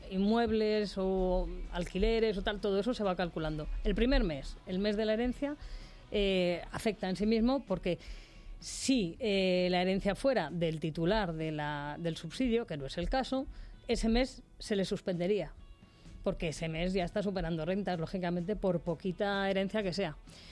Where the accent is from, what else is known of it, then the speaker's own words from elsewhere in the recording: Madrid, Community of Madrid, Spain; los que nos gusta esquiar y somos de Madrid